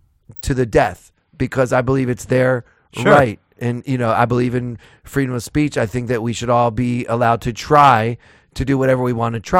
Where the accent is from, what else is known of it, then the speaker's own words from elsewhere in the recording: Maryland, United States; I don't even know where Cumberland, Maryland is. And I'm from Maryland.